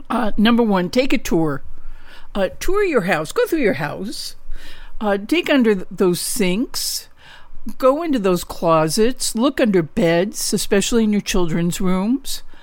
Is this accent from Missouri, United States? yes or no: yes; St. Louis, Missouri, United States; like St. Louis or south of Chicago, where I grew up in St. Louis, Mr. D grew up south of Chicago